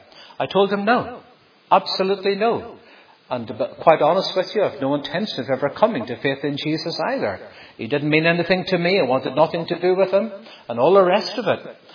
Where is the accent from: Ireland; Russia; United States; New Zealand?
Ireland; So yes, I'm from the Emerald Isle. My Irish eyes are smiling.